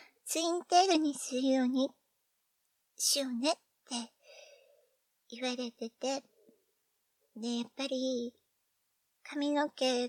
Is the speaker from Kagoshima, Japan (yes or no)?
no; Kanagawa, Japan; 出身は神奈川県ですけど、ちょっと東京寄りじゃなくて、結構、緑が豊かなところなので、お年寄りも多くて